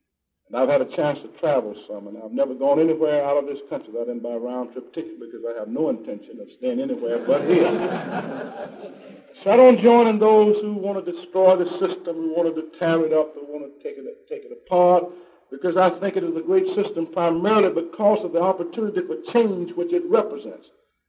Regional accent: Memphis, Tennessee, United States; I was born in Memphis, Tennessee. I was raised there until I went to the Army.

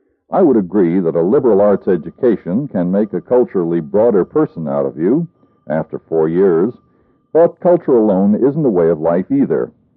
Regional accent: Virginia, United States; a freshman chemistry professor who made some unpleasant remarks about my home state of Virginia.

